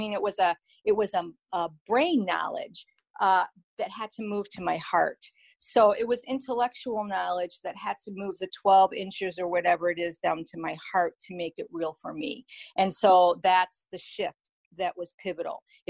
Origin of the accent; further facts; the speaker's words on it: East Coast, United States; I was 10 years old, and I was at summer camp in New York State, because I lived on the East Coast. I was born and raised on the East Coast.